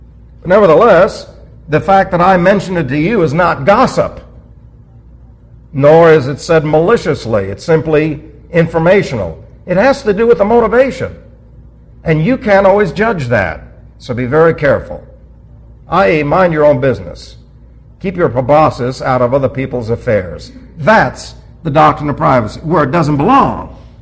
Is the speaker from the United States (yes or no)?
yes; New York City, New York, United States; Remember, I'm from New York City, and every time I used to see that thing, after I became a believer, I was appalled.